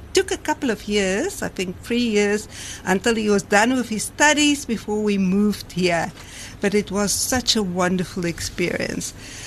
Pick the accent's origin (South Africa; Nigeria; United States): South Africa; Messina, Limpopo; was born and bred in Messina, of all places, many moons ago, and went to university and caught a love of my life.